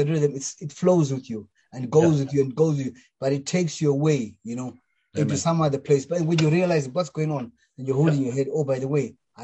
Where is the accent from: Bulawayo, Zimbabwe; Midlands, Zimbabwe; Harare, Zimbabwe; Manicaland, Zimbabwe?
Midlands, Zimbabwe; Gweru; I think when we grew up together in Gweru